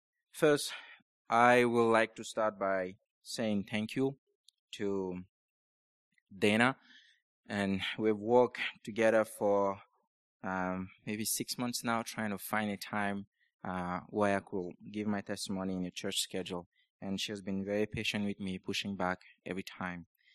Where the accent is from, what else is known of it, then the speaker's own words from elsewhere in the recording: Cameroon; I was born and raised in Cameroon. And for the record, it is Central Africa, not West Africa.